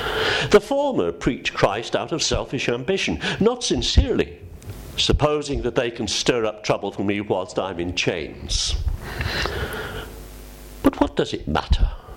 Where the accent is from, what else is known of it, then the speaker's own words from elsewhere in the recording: Wales, United Kingdom; We lost the rugby yesterday. As a Welshman, it hurts hard.